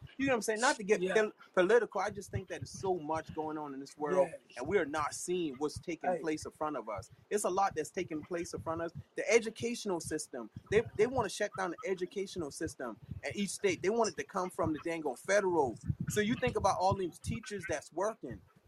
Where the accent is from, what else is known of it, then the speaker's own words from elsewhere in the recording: Canada; I'm originally from Canada.